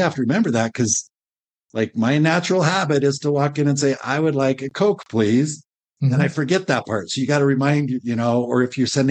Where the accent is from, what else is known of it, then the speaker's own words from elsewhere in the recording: Rocky Mountain West, United States; And I grew up in the Rocky Mountain West, where people are like, you drive down the dirt roads, people wave at each other.